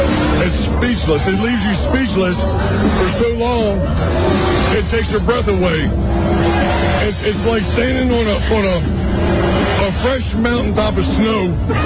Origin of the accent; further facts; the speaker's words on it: Pittsburgh, Pennsylvania, United States; born there; now in Baltimore, United States; Well, not originally. I was born in Pittsburgh, but I came here in 1965.